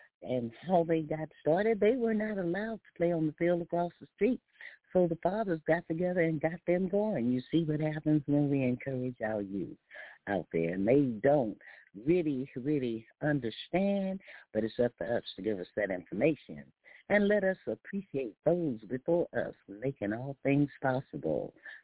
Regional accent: Houston, Texas, United States; Growing up in the South, you know, I would go to museums in my later years in classes

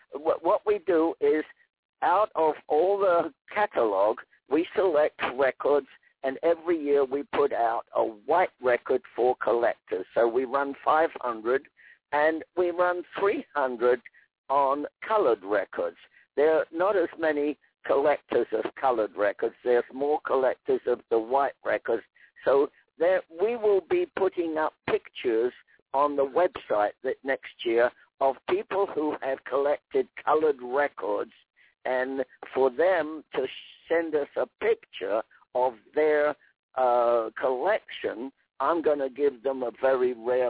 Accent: England, United Kingdom; born there; I was born in England and my dad taught me the record business.

